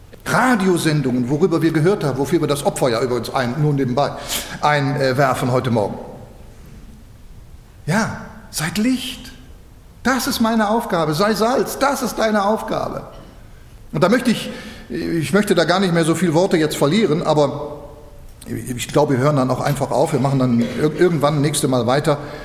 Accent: Switzerland; ich bin ja Schweizer, ich kann das ja machen.

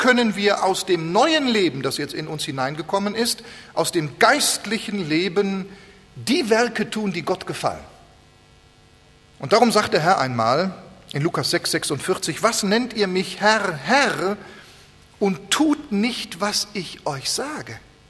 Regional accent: North Rhine-Westphalia, Germany; Wir beten schon sehr lange für einen älteren Mann in dem Dorf, wo ich herkomme, da bei Köln

